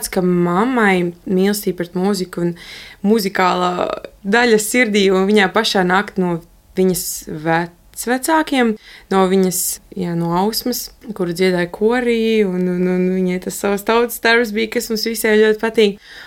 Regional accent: Zemgale, Latvia; mūsu mamma ir iedresējusi to, ka mēs esam no Zemgales

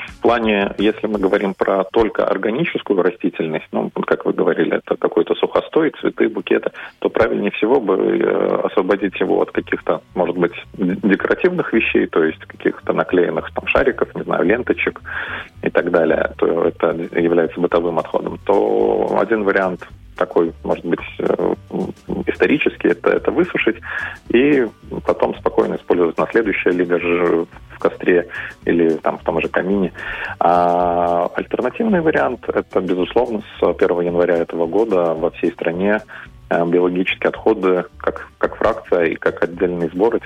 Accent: Latgale, Latvia; я родился и вырос в Латгалии

